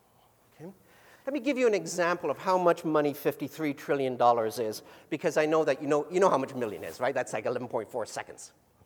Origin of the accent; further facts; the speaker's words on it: Canada; I'm Canadian, all right?